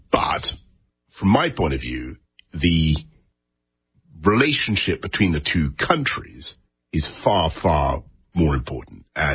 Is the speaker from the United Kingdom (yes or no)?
yes; United Kingdom; let me give you my perspective as a Brit.